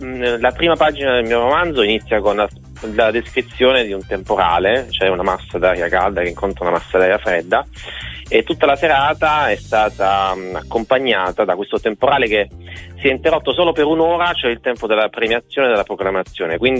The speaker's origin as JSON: {"language": "Italian", "town": "Martina Franca", "region": "Apulia", "country": "Italy", "tie": "born or raised there", "said": "quella del dialetto del mio paese, che è Martina Franca, dove spatriato vuol dire anche uno che è un po' fuori dalle regole"}